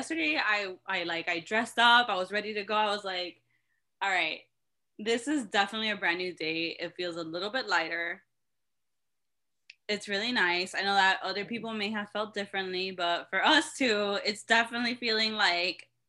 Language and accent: English; Florida, United States; And like, if anything, we're from Florida, so you know it's going to be a good time.